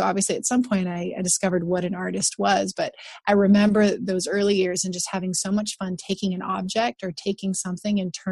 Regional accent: Cantwell, Alaska, United States; also born or lived in Anchorage; They moved to Cantwell, Alaska. That's where I was born in Anchorage, moved to Cantwell with them.

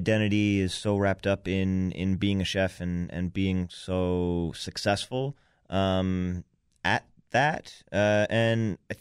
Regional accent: New York, United States; As I mean, I love Chicago, but I grew up in New York, and I love New York, too.

